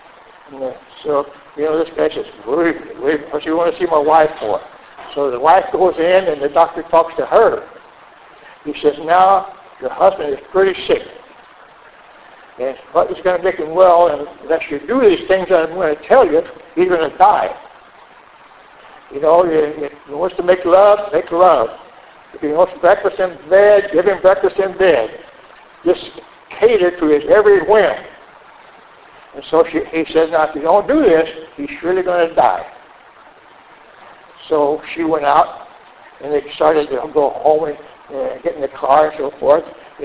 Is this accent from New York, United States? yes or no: no; Los Banos, California, United States; where do you come from in California? And I come right from almost the center of the state.